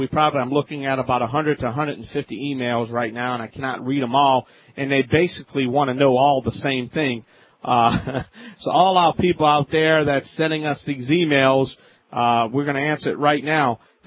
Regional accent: New Orleans, Louisiana, United States; down in my hometown in the Big Easy, New Orleans.

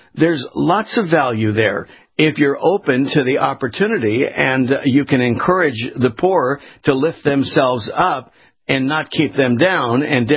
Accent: Los Angeles, California, United States; I was born and raised in Los Angeles.

